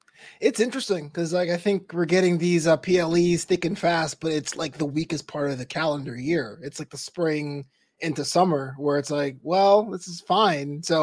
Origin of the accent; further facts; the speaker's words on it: Scotland, United Kingdom; But we're going to my home country. That's my best Scottish accent.